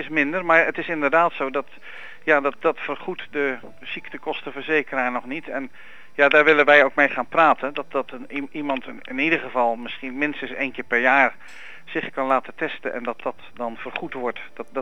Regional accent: Amsterdam, North Holland, Netherlands; als Amsterdammer word ik altijd arrogant gevonden.

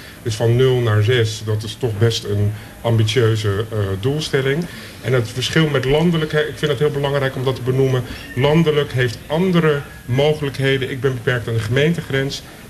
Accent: Amsterdam, North Holland, Netherlands; Hè, dus als Amsterdammers zijn we niet altijd bezig met ons te vergelijken met landelijk.

